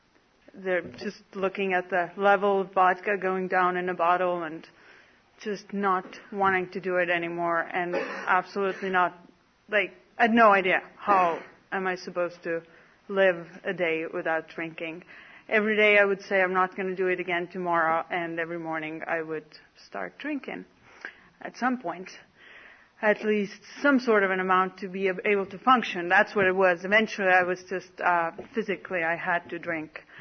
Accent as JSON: {"language": "English", "country": "Estonia", "also_born_or_lived": "San Francisco", "moved": "yes", "lives_now": "San Diego, United States", "said": "And I'm not really from San Francisco. I lived in San Francisco for 6.5 years. Now I'm from San Diego. Before that, I was from Estonia."}